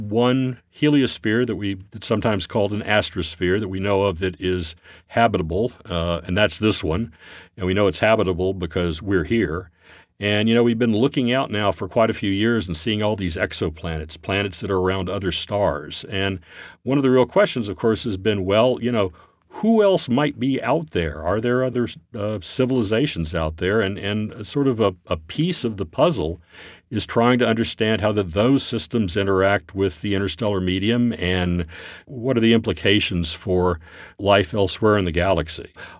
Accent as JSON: {"language": "English", "town": "Fort Worth", "region": "Texas", "country": "United States", "tie": "born or raised there", "said": "And I grew up in Fort Worth, Texas."}